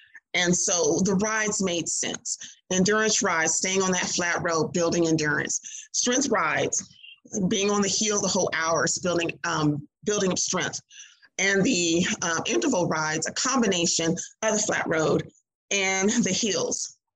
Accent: Mississippi, United States; also born or lived in Tennessee; I moved from Tennessee to Mississippi. I grew up in Mississippi, but after high school, college, marriage life took me away.

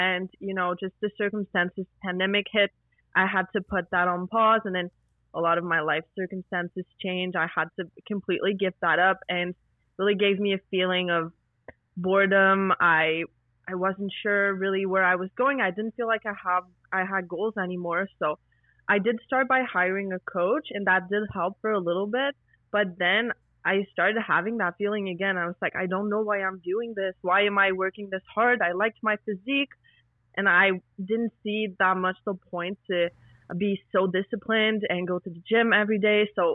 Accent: Quebec, Canada; moved away as an adult; now in Alberta, Canada; I lived on the East Coast my whole life. I'm a French-Canadian, so I lived in Quebec until just recently, where I moved to Alberta, but otherwise, I lived in the same place my whole life.

